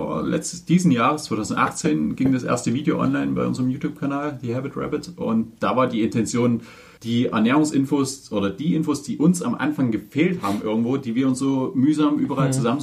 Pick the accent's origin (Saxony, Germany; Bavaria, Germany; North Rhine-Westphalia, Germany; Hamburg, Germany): Saxony, Germany; Dresden; bei meiner Mutter da waren wir jetzt zweimal eine Woche in Dresden, wo ich herkomme, zu Besuch